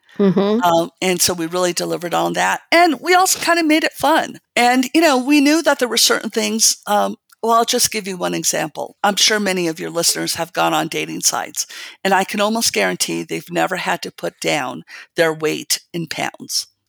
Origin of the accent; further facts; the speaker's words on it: Santa Fe, New Mexico, United States; I grew up here in Santa Fe. I went to Stanford. I went to Stanford Business School.